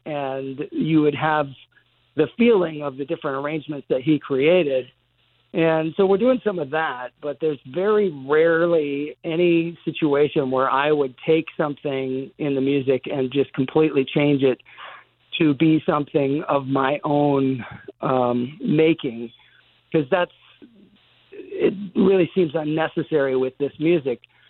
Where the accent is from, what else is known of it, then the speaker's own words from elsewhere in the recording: Los Angeles, California, United States; the home studio in the basement of the house I grew up in Laurel Canyon.